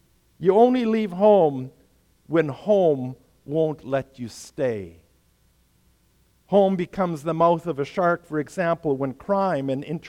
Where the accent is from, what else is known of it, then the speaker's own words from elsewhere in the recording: Canada; Now, I'm a Canadian, all right?